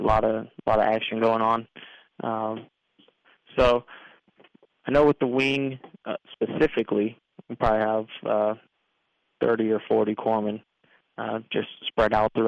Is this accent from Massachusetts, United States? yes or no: no; Charleston, South Carolina, United States; born there; also born or lived in Hawaii; Actually, I'm from a Navy family. My father was in the Navy, and I was born in Charleston. Lived quite a while in Hawaii, which was a great time. And then joined the Navy out of Vidalia, Georgia.